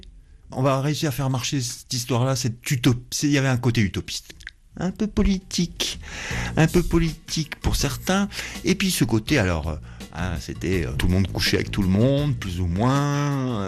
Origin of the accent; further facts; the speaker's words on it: Garoua, North, Cameroon; born there; je suis né à Garoua, au Nord Cameroun. À 10 ans, j'avais déménagé, allez, 10 fois, on va dire, sur 4 continents.